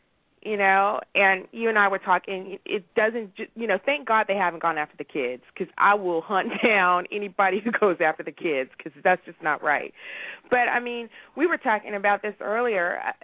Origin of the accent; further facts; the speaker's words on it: San Diego, California, United States; I didn't grow up in rural Mississippi. I grew up in San Diego, California. I was a mile from the bus.